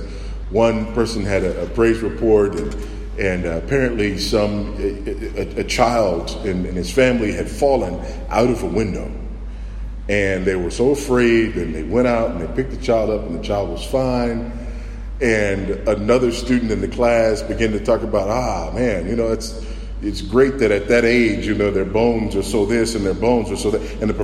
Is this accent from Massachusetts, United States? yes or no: no; Texas, United States; I come from Texas, and country music is big in Texas.